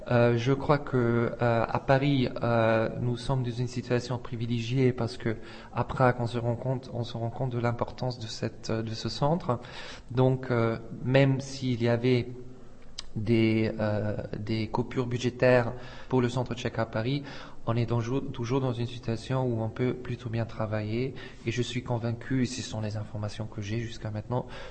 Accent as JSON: {"language": "French", "country": "Austria", "tie": "born or raised there", "also_born_or_lived": "Germany", "said": "Moi, en fait, je n'ai pas grandi en République tchèque, mais j'ai grandi en Autriche et en Allemagne. Je suis né là-bas, mes parents sont des immigrants."}